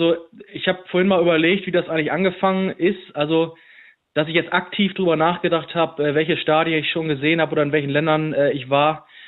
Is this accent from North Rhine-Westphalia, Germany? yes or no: no; Hamburg, Germany; ich komme aus der Nähe von Hamburg oder bin im Hamburger Raum groß geworden.